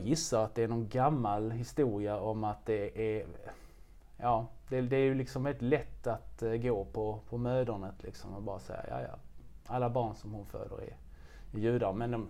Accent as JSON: {"language": "Swedish", "town": "Skanör", "region": "Skåne", "country": "Sweden", "tie": "born or raised there", "also_born_or_lived": "Lund", "lives_now": "Malmö, Sweden", "said": "jag är från Skanör nere i Skåne. Mm. Och så när jag var 2 år gammal så flyttade vi med familjen då till Skanör. Och där är jag sedan uppvuxen"}